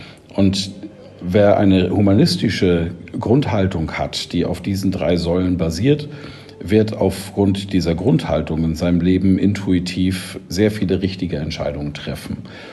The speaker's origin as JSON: {"language": "German", "region": "Schleswig-Holstein", "country": "Germany", "tie": "born or raised there", "said": "Ich bin in einem Dorf in Schleswig-Holstein groß geworden, als Sohn eines Landwirts."}